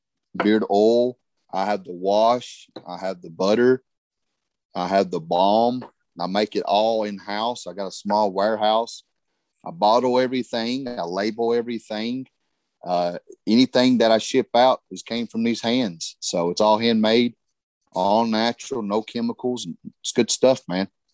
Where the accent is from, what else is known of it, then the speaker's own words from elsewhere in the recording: Harlan, Kentucky, United States; moved away as an adult; now in Dalton, United States; I live in Dalton. I am from Harlan, Kentucky.